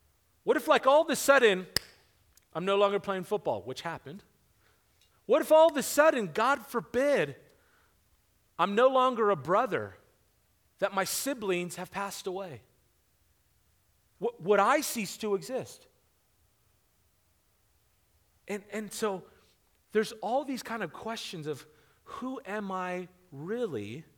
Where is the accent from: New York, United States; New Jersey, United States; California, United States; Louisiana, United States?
California, United States; San Diego; now in Arizona, United States; I grew up in San Diego. I live in Arizona, but I grew up in San Diego. I grew up by a beach and Jesus.